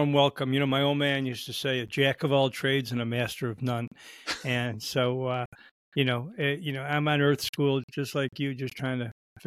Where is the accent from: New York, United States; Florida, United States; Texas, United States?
New York, United States; Buffalo; And I grew up in Buffalo